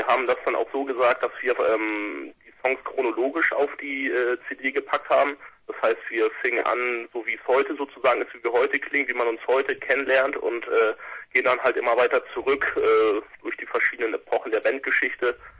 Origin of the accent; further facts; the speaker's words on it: Hamburg, Germany; wir kommen aus Hamburg, beziehungsweise ursprünglich aus Hamburg. Unser Sänger, der wohnt mittlerweile in der Nähe von Cuxhaven. Die anderen sind noch in Hamburg angesiedelt.